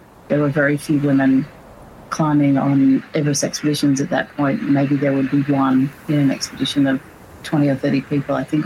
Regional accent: Canberra, Australian Capital Territory, Australia; I grew up in Canberra in Australia, so the capital, it's a sort of relatively small town surrounded by a lot of nature.

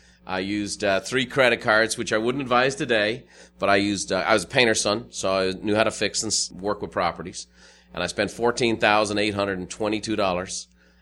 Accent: Dublin, Leinster, Ireland; moved away as an adult; now in United States; Well, I born and raised in Dublin, Ireland. I came to America in 1986 on a vacation.

